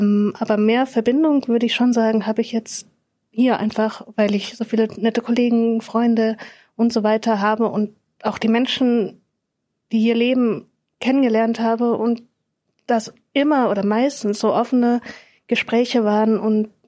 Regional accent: Laiz, Baden-Württemberg, Germany; Das nennt sich Leitz, ist übrigens von den grünen, ehemaligen grünen Minister aus Thüringen, Winfried Kretschmann, der Heimatort. Da komme ich her

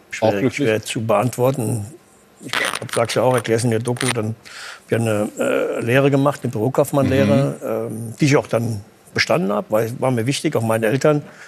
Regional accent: Hanau, Hesse, Germany; an meinem Heimatort in Hanau, wo ich aufgewachsen bin, am Hinterhof mit den Wäschestangen, Garagen.

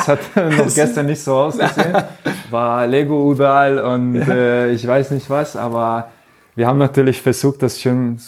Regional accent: Budapest, Hungary; German is a second language; now in Leipzig, Germany; Ich liebe mein Land, ich liebe Ungarn. Ich komme aus Budapest, ich liebe Budapest.

